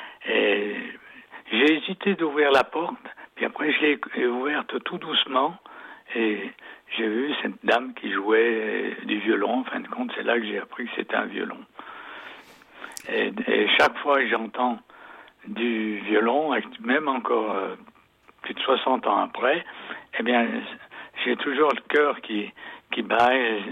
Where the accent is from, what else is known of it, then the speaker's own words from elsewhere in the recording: Saint-Jean-de-Couze, Nouvelle-Aquitaine, France; Et ensuite, j'ai quitté Saint-Jean-de-Couze en 1961, après le certificat d'études. Je suis allé en apprentissage et là encore, je suis tombé dans une bonne famille à Châteauneuf